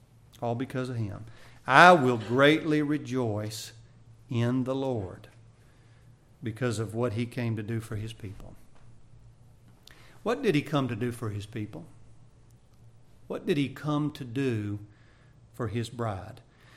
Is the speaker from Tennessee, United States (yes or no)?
yes; Nashville, Tennessee, United States; I grew up in Nashville, and we'd go down to, my family lived in Louisiana.